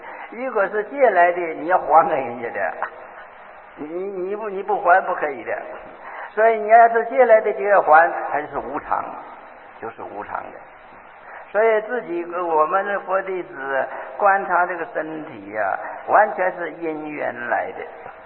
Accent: China

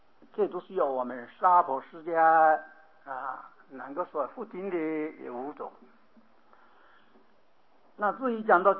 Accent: China

